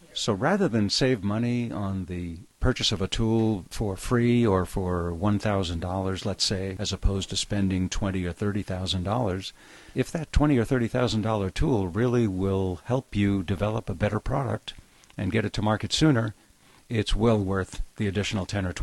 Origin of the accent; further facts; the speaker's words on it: New York, United States; now in San Diego, United States; I was born in New York, born and raised, and grew up a Yankee fan.